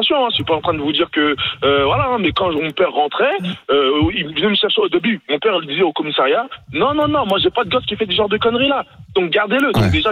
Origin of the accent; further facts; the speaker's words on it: Nigeria; now in France; je venais d'arriver en France, déjà arrivé au Nigeria, parce que moi je suis originaire du Nigeria.